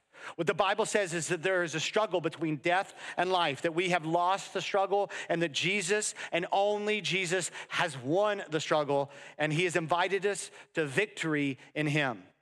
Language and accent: English; United States; And I'm an American. I don't even know like how water gets in my faucet fully, you know?